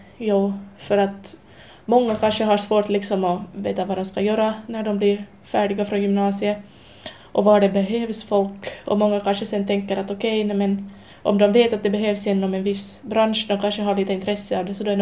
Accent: Karis, Uusimaa, Finland; Jag har alltid bott i Karis. Jag känner mig hemma i Karis. Och jag trivs i den här lilla staden.

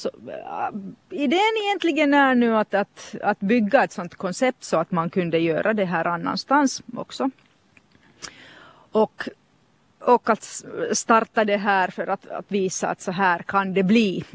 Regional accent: Finland; first language Finnish; Swedish is a second language; säkert för att Katja och jag, vi är finskspråkiga.

